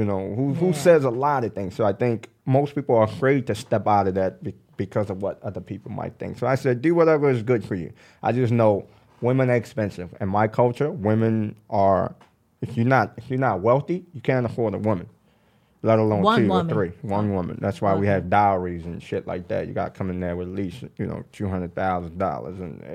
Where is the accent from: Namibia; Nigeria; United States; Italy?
Nigeria; When we came from Nigeria, right, everything here, was considered the shit to us.